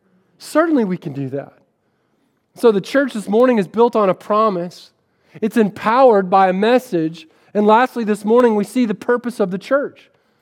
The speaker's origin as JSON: {"language": "English", "region": "Florida", "country": "United States", "also_born_or_lived": "Springfield", "lives_now": "Chicago, United States", "said": "I spent 5 years in Springfield, and I thought I'd move to Chicago and be like, oh man, I'm from Florida, right?"}